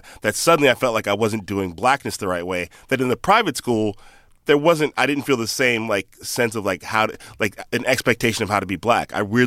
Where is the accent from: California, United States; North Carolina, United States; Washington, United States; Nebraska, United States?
California, United States; somebody's gonna be like, where are you from? And I go, the Bay Area.